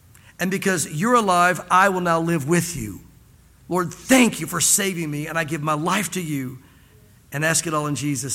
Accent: Southern US, United States; in the South, we tend to think that we're saved because we grew up in the South and in a Christian home and went to church.

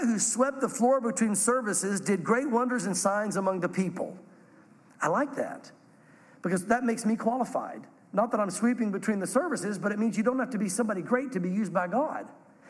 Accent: Tennessee, United States; Now, we're from the South. We're from Tennessee.

